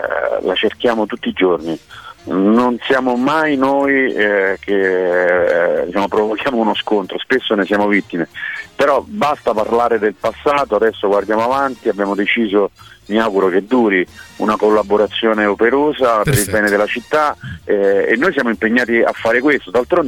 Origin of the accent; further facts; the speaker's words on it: Rome, Lazio, Italy; Lo dico da romano